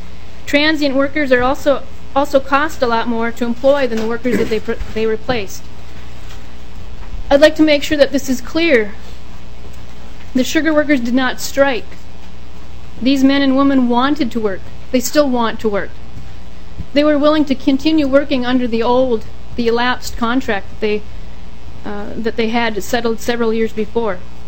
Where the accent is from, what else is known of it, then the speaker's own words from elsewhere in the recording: Minnesota, United States; I was born and raised in the Red River Valley, educated there as well. The town where I grew up in is in the heart of the Red River Valley, part of the sugar beet land.